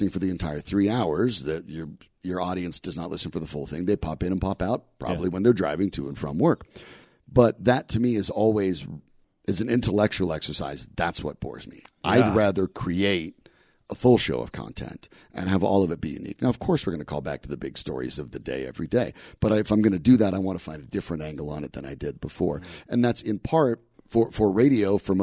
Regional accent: Colorado, United States; You know, I'm born and raised in Colorado, and this is a special state.

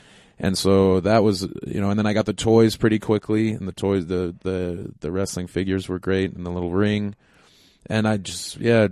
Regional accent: Illinois, United States; Yeah, I grew up right outside of Chicago.

